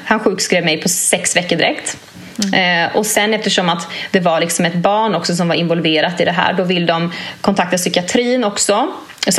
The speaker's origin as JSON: {"language": "Swedish", "town": "Uppsala", "region": "Uppsala County", "country": "Sweden", "tie": "born or raised there", "lives_now": "Linköping, Sweden", "said": "Och sen så åkte jag sen till min hemstad Uppsala."}